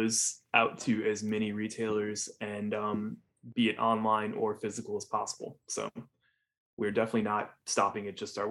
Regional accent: Indiana, United States; I grew up in Northwest Indiana, so I was intimately familiar with Kokomo Toys.

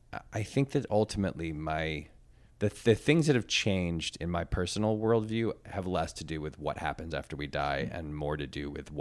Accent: Connecticut, United States; and I'm from Connecticut, and he was like a real sweet spot for me of mm-hmm. like a certain kind of Connecticut prepster that I grew up

